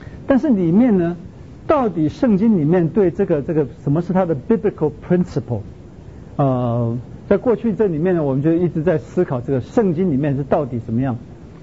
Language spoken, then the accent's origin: Chinese; China; 我们中国人问说你是哪一间教会的